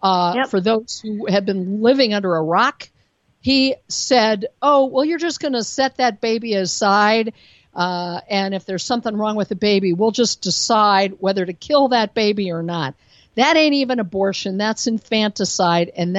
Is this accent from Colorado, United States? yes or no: yes; Colorado, United States; also born or lived in New York; now in Northern Colorado, United States; I lived in New York for 13 years. And by the way, I'm based in Northern Colorado now, my home state.